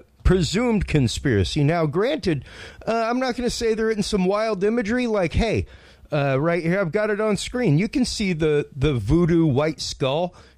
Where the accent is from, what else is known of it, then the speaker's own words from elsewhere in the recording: Houston, Texas, United States; the former Astro World Complex in Houston, my hometown, my home amusement park.